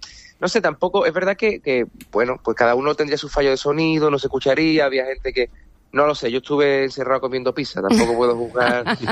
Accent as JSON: {"language": "Spanish", "town": "Cádiz", "region": "Andalusia", "country": "Spain", "said": "yo soy muy sinvergüenza, soy muy de Cádiz, como quien dice"}